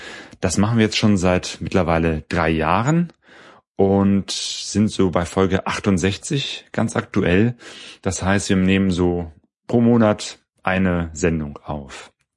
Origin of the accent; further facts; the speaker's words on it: Bergisch Gladbach, North Rhine-Westphalia, Germany; also born or lived in Cologne; Ich bin geboren 1972 und komme hier aus Deutschland, bin in Köln geboren, aufgewachsen in Bergisch Gladbach, also im Bergischen Land in der Provinz in der Nähe von Köln und lebe aber jetzt hier im Ruhrgebiet.